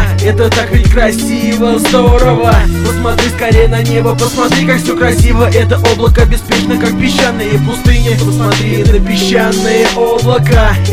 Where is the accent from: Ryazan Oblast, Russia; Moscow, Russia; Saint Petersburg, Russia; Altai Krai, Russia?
Ryazan Oblast, Russia; Skopin; Песня про наш Рязанский край. Все слушаем. Я Скопинтин.